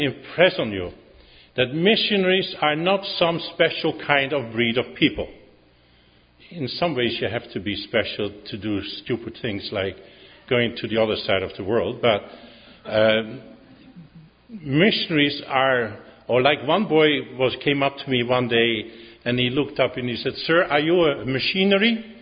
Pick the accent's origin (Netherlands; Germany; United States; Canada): Netherlands; Harderwijk, Gelderland; English is a second language; now in England; I said, it's a small town. And I said, you probably won't know it. He said, well, try me. And I said, the name is Harderwijk.